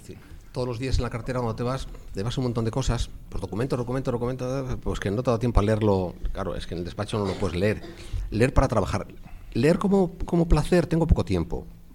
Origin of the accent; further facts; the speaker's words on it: Salamanca, Castile and León, Spain; Me considero muy salmantino, ¿de acuerdo? Muy salmantino.